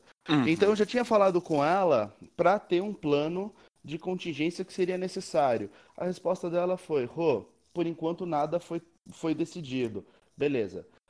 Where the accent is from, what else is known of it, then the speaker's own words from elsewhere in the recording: Osasco, São Paulo, Brazil; Eu sou de Osasco e trabalho em São Caetano.